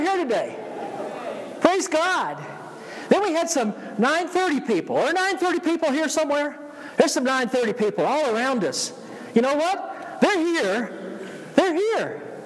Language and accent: English; Georgia, United States; accent: Georgia; And so I was born to an Alabaman, but I was raised in Georgia.